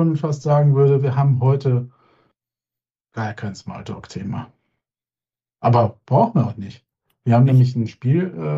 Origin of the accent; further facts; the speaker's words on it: Aachen, North Rhine-Westphalia, Germany; ich bin im Rheinland geboren, in Aachen aufgewachsen, in Öscherjong.